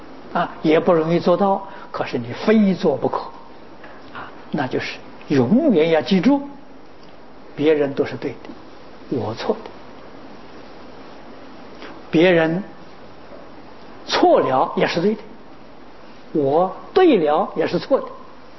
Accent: China; 这个两类呀，我们中国人叫成见。

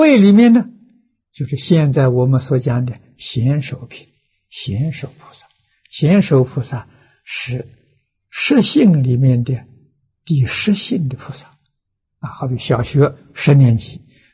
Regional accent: China; 这个原因就是什么？我们中国人常讲的心浮气躁啊

